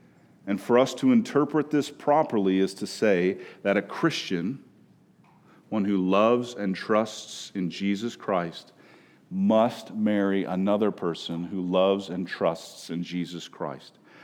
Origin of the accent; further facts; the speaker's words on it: Minnesota, United States; as a Minnesotan in the South